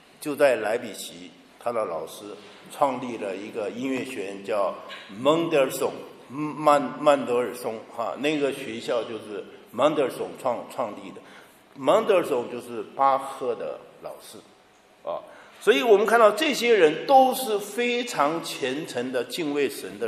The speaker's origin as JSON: {"language": "Chinese", "town": "Chiayi", "country": "Taiwan", "tie": "born or raised there", "said": "我小的时候在嘉义，那个马路都摇起来了。那个我们住的都是，我父亲是中学的那个训导主任教员，那时候住的是日本式的房子。"}